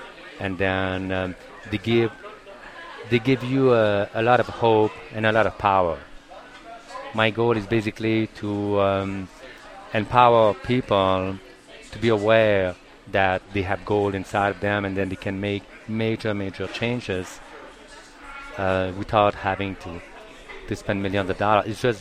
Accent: Los Angeles, California, United States; And I'm from Los Angeles. I went to Los Angeles when I was 19 years old to go to UCLA.

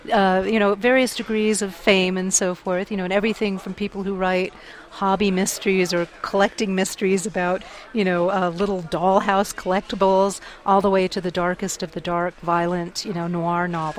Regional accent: New Mexico, United States; I write about New Mexico, and I wanted to show off my home state.

